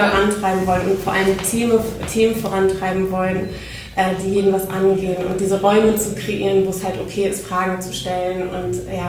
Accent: Oldenburg, Lower Saxony, Germany; also born or lived in Netherlands / Spain; now in Hamburg, Germany; komme ursprünglich aus Oldenburg, habe in Holland und Spanien studieren dürfen und wohne jetzt im wunderschönen Hamburg

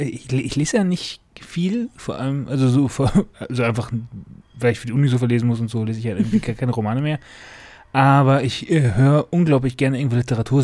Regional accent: Rheine, North Rhine-Westphalia, Germany; ich bin eigentlich aus dem Münsterland, Rheine. Und halt für Studium dann öfter mal drüben.

